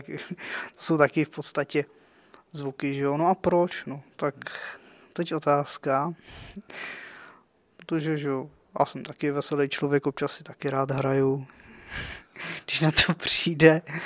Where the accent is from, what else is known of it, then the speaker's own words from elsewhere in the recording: Prague, Czechia; Je mě, ještě kolik mě je, 26. No a jsem taky jsem z Prahy 6. Já pocházím z Prahy 6.